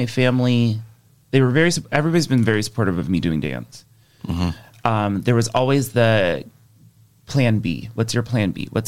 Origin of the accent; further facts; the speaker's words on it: Bartow, Florida, United States; I am the only person in my family that is born and raised in Florida.